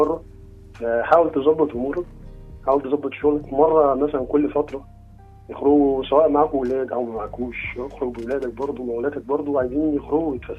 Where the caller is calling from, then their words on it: Switzerland; أنا بكلمك من سويسرا.